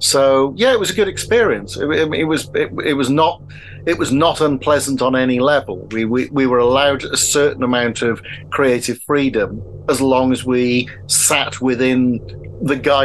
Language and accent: English; Bridgend, Wales, United Kingdom; also born or lived in Swansea; I mean, I'm Welsh. I mean, I was born and brought up in Bridgend and Swansea.